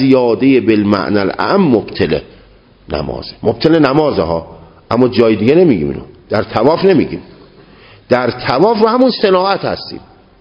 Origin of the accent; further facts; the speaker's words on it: Tehran, Tehran Province, Iran; شهر تهران، من تهرانی هستم، یکی از همشهری های ما تو تهران